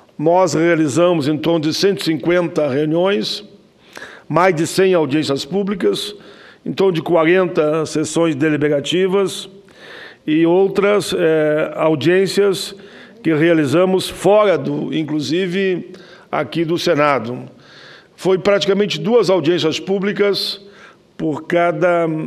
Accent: Caxias do Sul, Rio Grande do Sul, Brazil; Caxias do Sul, Robert Show, uma empresa antiga da minha cidade natal

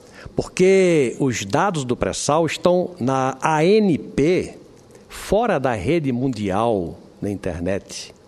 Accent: Brazil; eu, como brasileiro

